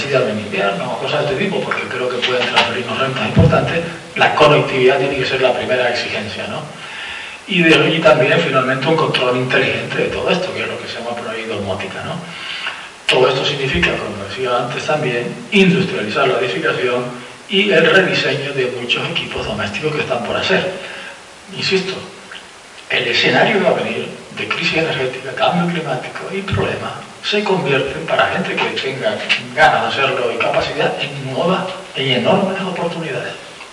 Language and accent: Spanish; Fuerteventura, Canary Islands, Spain; yo recuerdo de hace muchos años, que yo soy de Fuerteventura